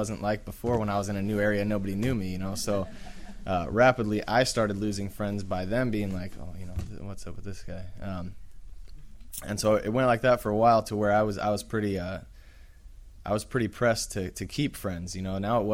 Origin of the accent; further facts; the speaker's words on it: North Carolina, United States; born there; also born or lived in Washington / Los Angeles; I was born on the East Coast in North Carolina, bounced around the country, ended up in Washington, traveled down, ended up in L.A., and that's where I resided for most of the time.